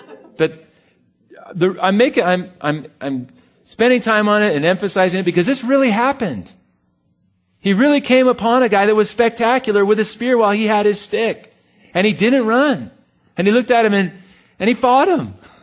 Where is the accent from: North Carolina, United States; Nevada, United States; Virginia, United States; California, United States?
California, United States; Buena Park; my neighborhood that I grew up in, man, I grew up in Buena Park, North Orange County, and by the Barrio de los Coyotes.